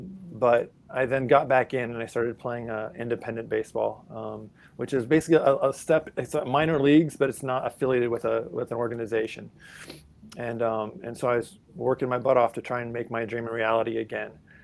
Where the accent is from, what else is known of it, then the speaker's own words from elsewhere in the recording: Lincoln, Nebraska, United States; now in Seattle, United States; We live in the Seattle area. We are originally both from Lincoln, Nebraska.